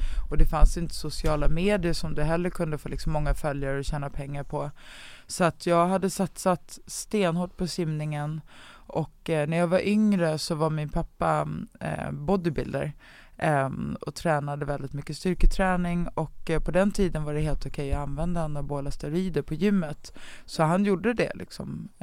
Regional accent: Dalen, Sweden; Och det är väl lite det också som handlar om vart jag är uppvuxen i Dalen.

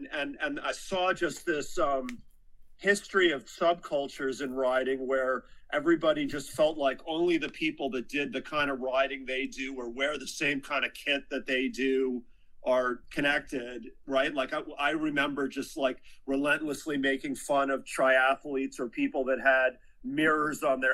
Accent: New York, United States; I grew up in the New York suburbs, and in the 70s, when I was a kid, everybody just biked to school. And it was really like a leafy suburban setting.

